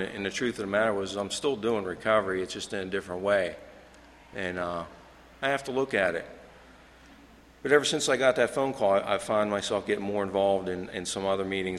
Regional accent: Pennsylvania, United States; The area I'm from is Laurel Mountain Highlands area. It's up in north central Pennsylvania.

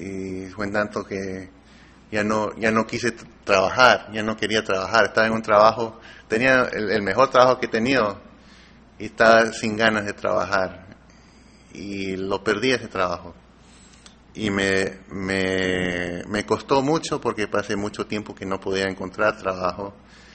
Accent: Peru; born there; Yo nací en Perú, tengo mi camiseta

